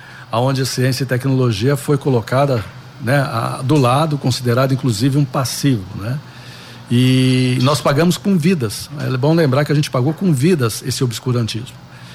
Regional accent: Londrina, Paraná, Brazil; A minha memória afetiva, ela é pé vermelho. Quer dizer, minha adolescência eu passei aqui em Londrina, né? A minha família toda mora aqui em Londrina.

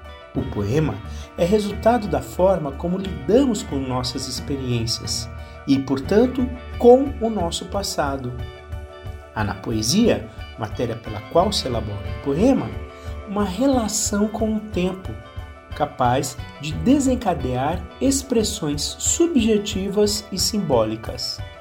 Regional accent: Curitiba, Paraná, Brazil; born there; Nasci em Curitiba, mas frequento o litoral desde bebê.

